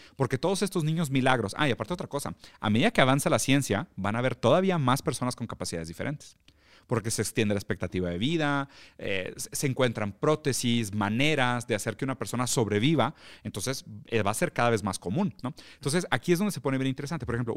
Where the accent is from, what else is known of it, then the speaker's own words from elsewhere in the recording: Brazil; yo te lo puedo decir como brasileño también, aunque Brasil es un país un poco más diverso porque es muy, muy amplio en extensión territorial